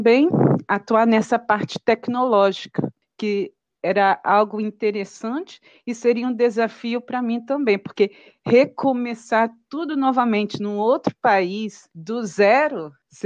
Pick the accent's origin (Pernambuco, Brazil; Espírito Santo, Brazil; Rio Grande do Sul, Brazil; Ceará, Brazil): Espírito Santo, Brazil; Vitória; now in Paris, France; tenho 37 anos, sou de Vitória, Espírito Santo, mas eu moro em Paris já faz 7 anos.